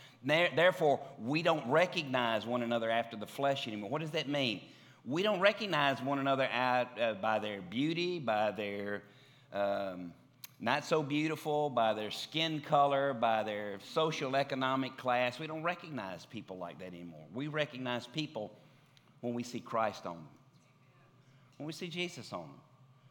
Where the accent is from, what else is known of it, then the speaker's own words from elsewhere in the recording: Tennessee, United States; Before I was born again, I was … from West Tennessee.